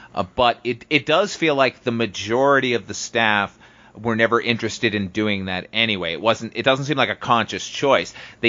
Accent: Boston, Massachusetts, United States; because I am nearly 100% Irish, and I grew up in Boston around all the Irish people here in America.

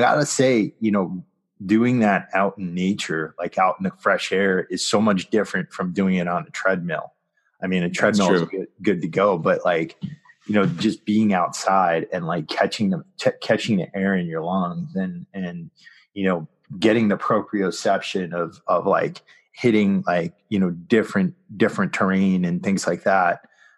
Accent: East Coast, United States; Like always helped me to feel better. And, you know, I remember, cause I grew up on the East Coast, and, you know, during the winter time, nobody does cardio over there.

